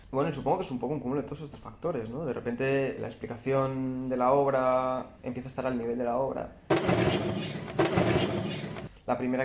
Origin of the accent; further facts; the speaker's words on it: Balearic Islands, Spain; now in Barcelona, Spain; soy artista y desde hace poco también soy editor. Soy de Mallorca, pero he pasado los últimos 8 o 9 años viviendo en Barcelona.